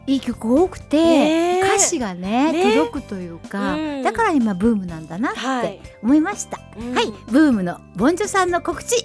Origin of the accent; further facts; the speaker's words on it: Miyazaki, Japan; おっと私のふるさと、